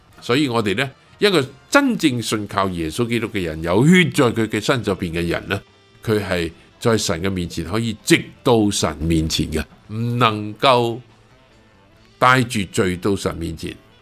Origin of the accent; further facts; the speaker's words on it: Guangdong, China; 我们广东人所谓黐线